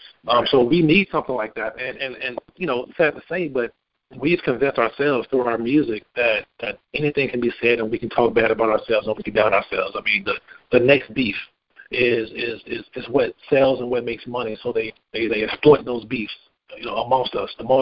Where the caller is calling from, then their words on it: Virginia, United States; I'm calling from Virginia.